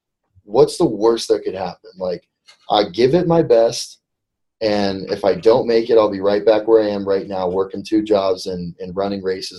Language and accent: English; East Coast, United States; I don't know anybody on the West Coast because I grew up on the East Coast.